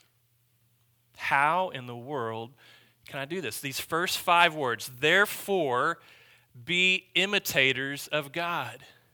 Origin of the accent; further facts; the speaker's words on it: Choctaw, Oklahoma, United States; Now, I grew up in Choctaw, and let me tell you, Choctaw was not known for their tennis players, okay? It was not really a tennis town.